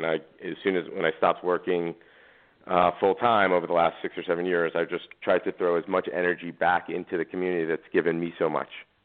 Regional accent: East Coast, United States; moved away as an adult; now in Los Angeles, United States; I grew up on the East Coast, always dreamed about looking at Southern California as a place to just check out, I'll call it, you know, in my mid-20s.

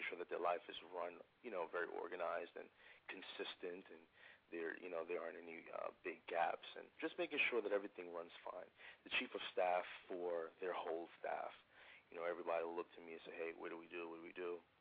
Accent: New York, United States; You know, we're from New York. We used to this.

